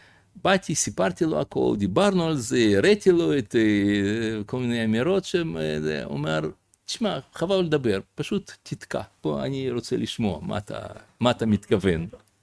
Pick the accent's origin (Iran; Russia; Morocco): Russia; now in Israel; אני גדלתי ברוסיה בין הגויים